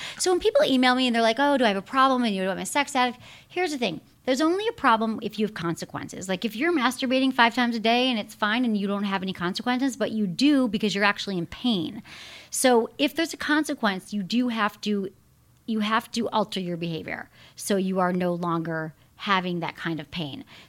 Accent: Michigan, United States; I grew up in Michigan, so it was all about Disney World.

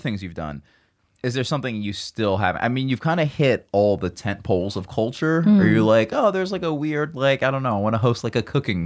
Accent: Georgia, United States; because we're from Georgia

